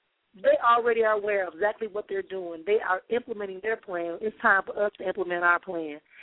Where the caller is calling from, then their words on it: Wisconsin, United States; I'm calling from Wisconsin, and I don't have a comment.